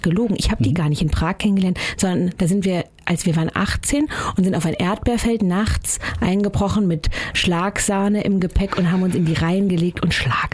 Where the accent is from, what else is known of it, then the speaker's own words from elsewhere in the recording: Frankfurt am Main, Hesse, Germany; Ich bin mit 400 Schafen aufgewachsen am Rande von Frankfurt am Main.